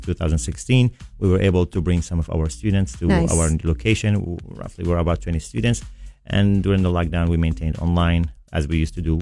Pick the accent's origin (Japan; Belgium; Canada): Japan; Because I was raised in Japan. I was born in Japan, so it's different from here.